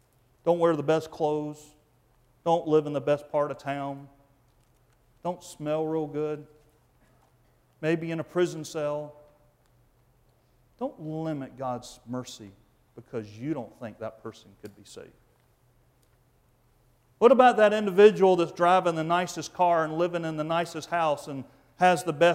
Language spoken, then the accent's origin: English; Bible Belt, United States; I'd never even heard it before. And I grew up in the Bible Belt.